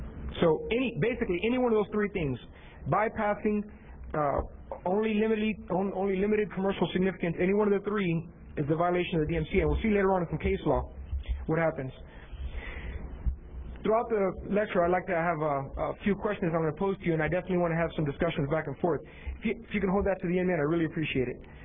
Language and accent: English; Tampa, Florida, United States; I'm from Tampa